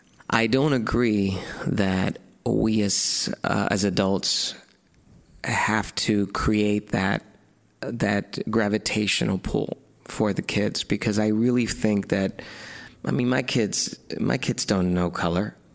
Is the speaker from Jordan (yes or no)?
no; Spain; also born or lived in Germany; now in United States; My dad's Mexican American, my mom Spanish. So for me, I was, you know, kind of, I was born here, but I was raised all in Spain and Germany.